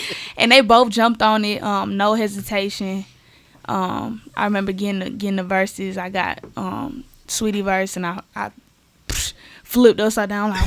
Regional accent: Atlanta, Georgia, United States; It's like growing up in Atlanta, it seemed obtainable.

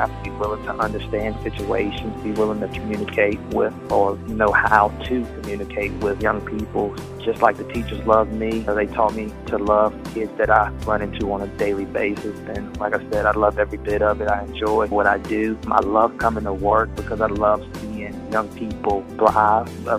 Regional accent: Danville, Virginia, United States; Growing up, Danville's always been amazing to me, and I was born and raised in Danville. I went through the Danville public school system

